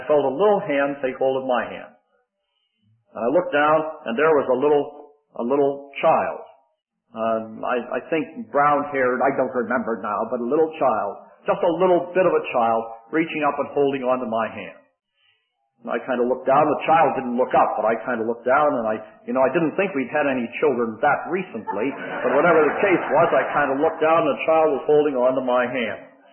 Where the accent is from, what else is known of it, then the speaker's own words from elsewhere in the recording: Pittsburgh, Pennsylvania, United States; I was raised near Pittsburgh, so I've been a fan of the Pittsburgh Steelers all these years